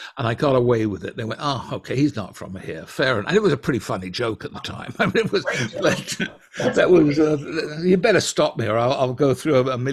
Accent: United Kingdom; And, you know, I'm British.

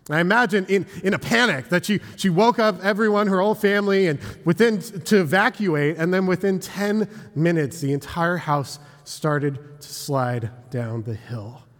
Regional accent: Astoria, Oregon, United States; also born or lived in Missoula, Montana; While I was born in Missoula, Montana, I actually spent most of my formative years here in Astoria.

